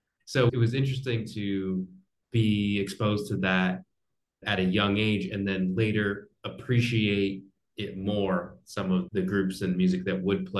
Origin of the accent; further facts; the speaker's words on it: New Jersey, United States; I grew up in New Jersey and close to Philadelphia.